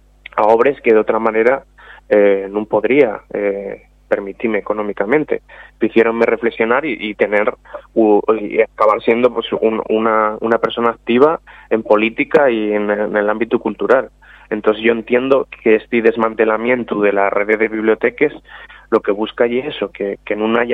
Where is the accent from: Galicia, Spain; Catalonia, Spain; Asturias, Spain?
Asturias, Spain; Oviedo; Yo soy de Oviedo de toda la vida.